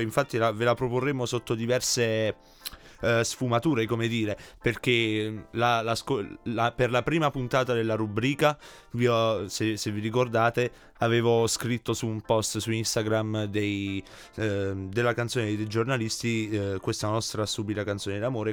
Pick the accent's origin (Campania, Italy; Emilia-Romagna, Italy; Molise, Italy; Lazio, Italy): Molise, Italy; Campobasso; io da dove vengo, io sono di Campobasso, non è diciamo il posto più caldo del mondo Campobasso